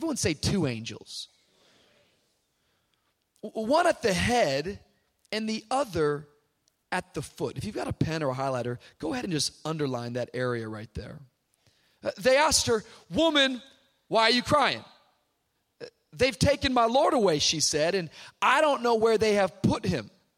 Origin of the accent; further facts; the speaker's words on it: Miami, Florida, United States; But I come from Miami, Florida, as maybe you heard this morning if you were here this morning.